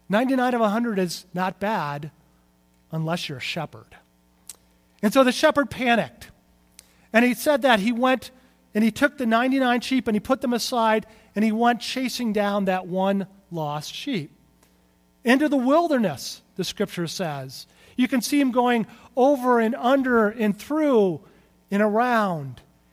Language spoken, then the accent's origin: English; California, United States; And by the way, I realize I'm from California, but clump of grass is not code word for anything, okay?